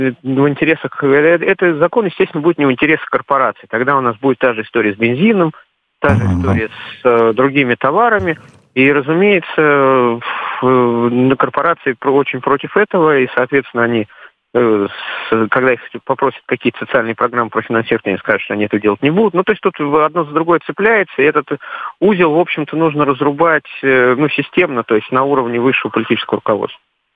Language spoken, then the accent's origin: Russian; Moscow, Russia; я из Москвы.